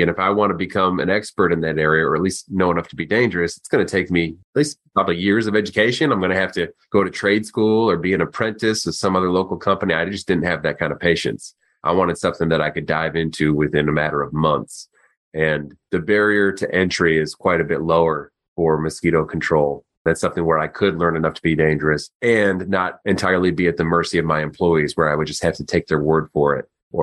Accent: Michigan, United States; now in Chicago, United States; I'm from Chicago. I'm from Michigan originally, but then I lived in Chicago for 15 years now.

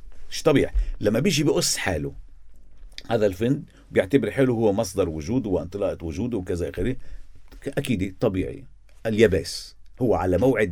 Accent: Lebanon; ونحن كلبنانيين

